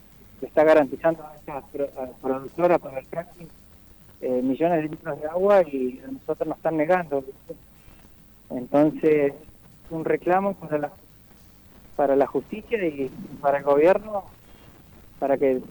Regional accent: Tratallén, Neuquén, Argentina; Nosotros somos de Tratallén.

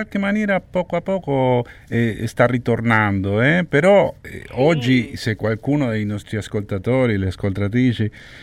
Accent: Argentina; Italian is a second language; perché come argentino, speaker della radio argentina

